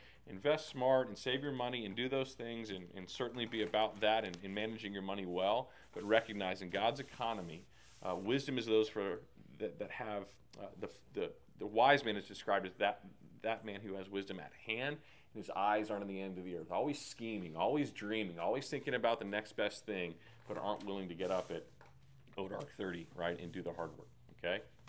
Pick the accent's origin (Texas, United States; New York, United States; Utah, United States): Texas, United States; My dad, growing up in Texas, taught me this lesson.